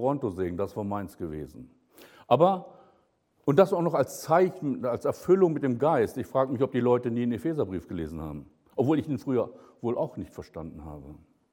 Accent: Northern Germany, Germany; Bei uns im Norden, wo ich herkomme, gab es mal eine Prophetenschule.

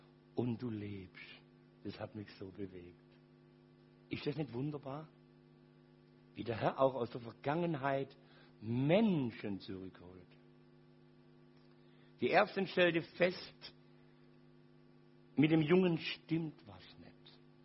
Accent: Ulm, Baden-Württemberg, Germany; born there; Ihr Lieben, ich bin geboren in Ulm.

